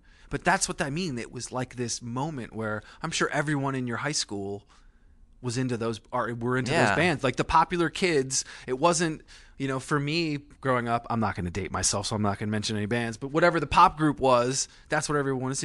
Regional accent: Vermont, United States; I grew up in Vermont.

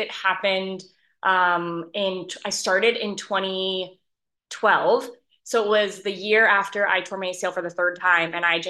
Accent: United States; I am American, so I apologize for the soccer reference.

